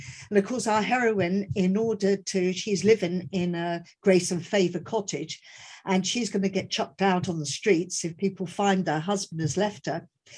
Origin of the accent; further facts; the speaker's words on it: London, United Kingdom; now in Brighton, United Kingdom; Being a Londoner